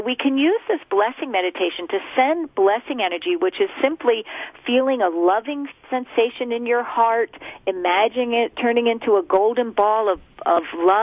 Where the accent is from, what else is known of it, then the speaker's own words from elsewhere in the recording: New York, United States; I come from Rockland County, and I spent most of my years in Rockland and Orange County. But it's a different pace. Now I live in the Finger Lakes in upstate New York